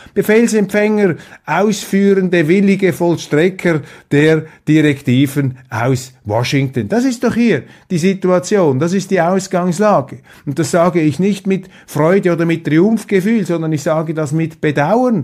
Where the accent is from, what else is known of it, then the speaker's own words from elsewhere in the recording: Switzerland; Und für mich als Schweizer ist das natürlich ein klarer Missbrauch staatlicher Autorität.